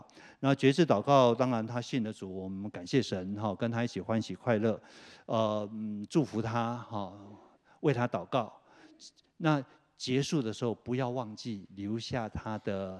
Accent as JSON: {"language": "Chinese", "country": "China", "said": "我觉得我们中国人通常比较不喜欢太组织化的那种感觉。"}